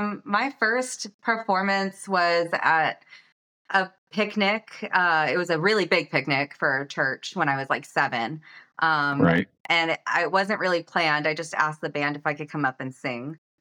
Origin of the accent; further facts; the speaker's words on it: Georgia, United States; now in Virginia, United States; My mom's side is from California. My dad's side's from Oklahoma. I grew up in Georgia, military family. And then we recently moved up to North Virginia to start new.